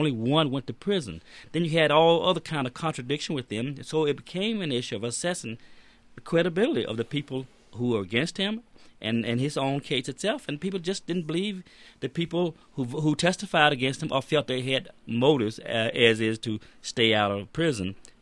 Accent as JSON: {"language": "English", "town": "Tuscaloosa", "region": "Alabama", "country": "United States", "said": "That's right. I'm from Tuscaloosa, less than 60 miles away."}